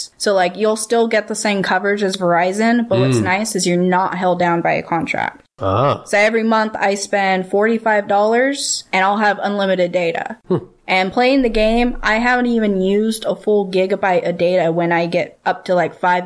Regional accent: Crescent City, California, United States; Even out here, I still have... I'm from Crescent City.

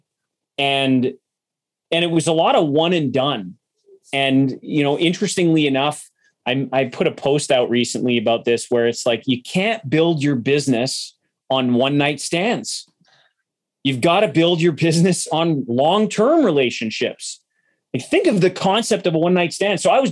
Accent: Winnipeg, Manitoba, Canada; I mean, I'm from Winnipeg and I was working in San Diego

